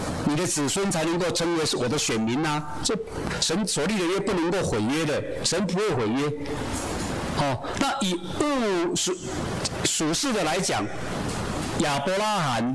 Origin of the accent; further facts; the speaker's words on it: Taiwan; 我顶多是台湾支派吧，我台湾人啊